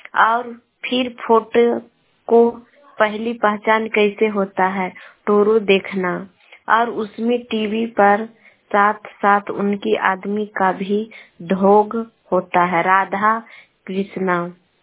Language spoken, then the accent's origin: Hindi; Patna, Bihar, India; मैं पटना जिला के रहने वाली हूँ।